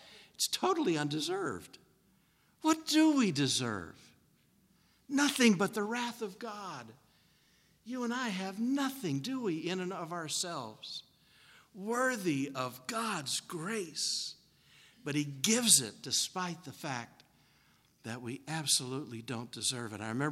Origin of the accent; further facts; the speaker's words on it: East Coast, United States; I don't live here. I'm from the East Coast.